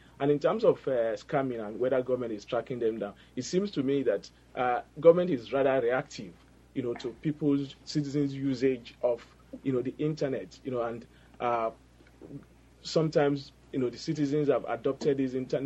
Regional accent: Nigeria; I can relate to it as a Nigerian

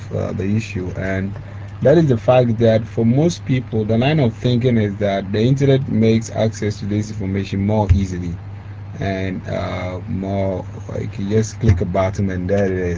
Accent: Ghana; Summarize as a Ghanaian on the areas where I think the internet would help us the most in Ghana, given our state of development.

